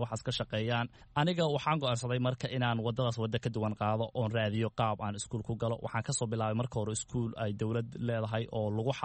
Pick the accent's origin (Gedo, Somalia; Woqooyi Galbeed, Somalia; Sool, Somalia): Gedo, Somalia; Baladxaawo; moved away; also born or lived in Mogadishu / Kenya; waddankan wax yar baan joogay shan sano baa hadda lagu sii socdaa intaan imaaday aniga waxaan ku dhashay miyiga magaalada Baladxaawo magaalada Baladxaawo ayaan waxbarashadayda hoose iyo madrasada kusoo dhigtay kadibna waxaan u gudbay magaalada Muqdisho